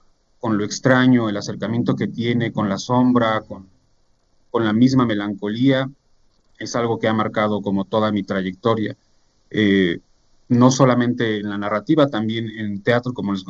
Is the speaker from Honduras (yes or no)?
no; Mexico City, Mexico; also born or lived in Cuautitlán Izcalli; now in Atlixco, Mexico; en Atlixco, Puebla, vivo aquí desde hace casi 8 años. Soy originario de la Ciudad de México, nací en la Ciudad de México. Después me fui a vivir al Estado de México, a Cuautitlán Izcalli